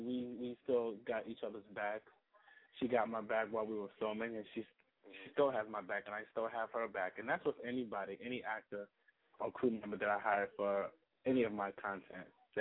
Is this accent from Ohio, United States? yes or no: no; Bronx, New York, United States; Okay, I'm from the Bronx, New York.